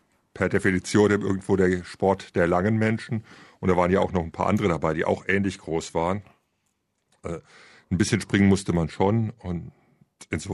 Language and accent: German; Hesse, Germany; ich bin in der Nähe von Frankfurt groß geworden, außerhalb von Frankfurt in einem kleinen Ort.